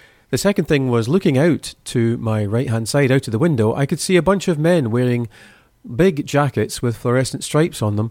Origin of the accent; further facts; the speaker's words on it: Scotland, United Kingdom; I come from Scotland, where the whole population of the whole country is only about 5 million people.